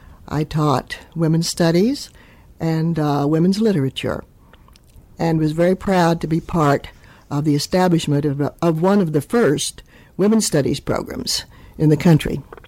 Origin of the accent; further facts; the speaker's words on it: Oklahoma, United States; I grew up in Oklahoma.